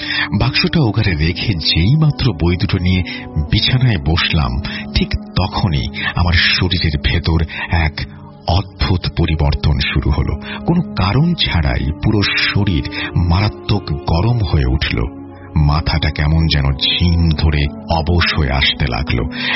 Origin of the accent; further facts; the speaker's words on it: Narayanganj, Dhaka Division, Bangladesh; আমার আদি বাড়ি জামালপুর জেলায় হলেও ছোটবেলা থেকেই বাবার ব্যবসার সুবাদে সপরিবারে বড় হয়েছিলাম নারায়ণগঞ্জে। তবে গ্রামের প্রতি আমার সবসময় নাড়ির টান ছিল।